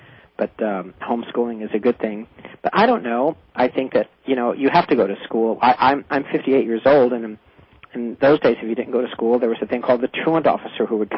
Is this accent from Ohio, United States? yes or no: no; Denver, Colorado, United States; And I grew up in Denver, and my first instrument I played was the drums.